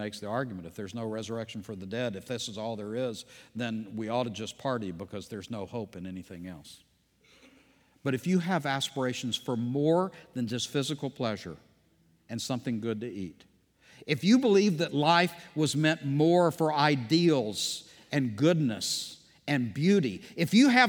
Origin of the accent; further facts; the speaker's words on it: Texas, United States; I had never heard anything like it growing up in East Texas.